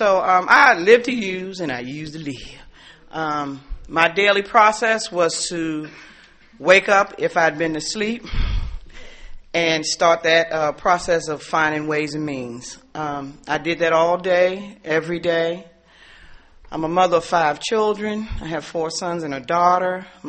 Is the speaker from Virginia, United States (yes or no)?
yes; Alexandria, Virginia, United States; I'm from Alexandria, Virginia.